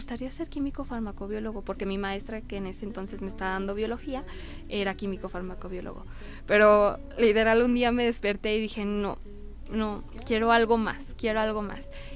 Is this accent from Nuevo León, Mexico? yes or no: no; San Luis Potosí, Mexico; Sí, sí, yo soy potosina.